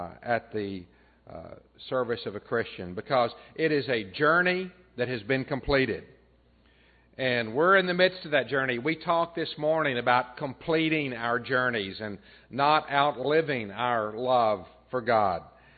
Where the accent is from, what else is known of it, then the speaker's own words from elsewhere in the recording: Texas, United States; now in Ozarks, United States; Now, I grew up in West Texas, and I've driven the roads out there.